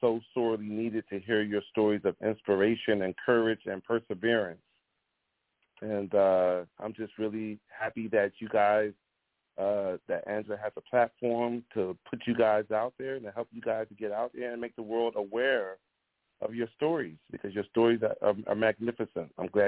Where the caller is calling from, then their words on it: Philadelphia, Pennsylvania, United States; I'm calling from Philadelphia